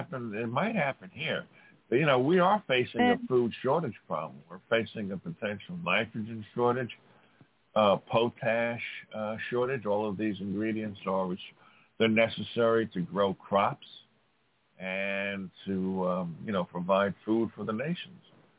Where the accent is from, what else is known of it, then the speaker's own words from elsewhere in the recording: South Africa; No, when we first started, yes. I said, hello, I'm from South Africa.